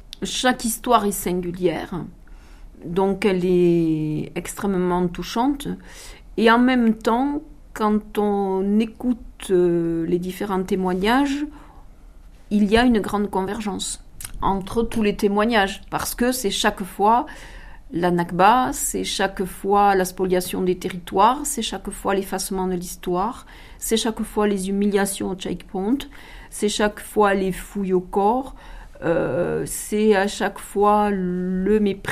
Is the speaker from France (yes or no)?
yes; France; quand on se promène en tant que Français, on ne vous demande rien.